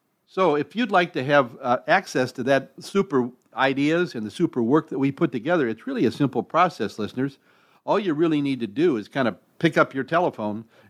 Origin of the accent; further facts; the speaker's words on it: Ohio, United States; now in Florida, United States; And not a lot of basements down here in Florida, but I grew up in Ohio, and just about every house had a basement there.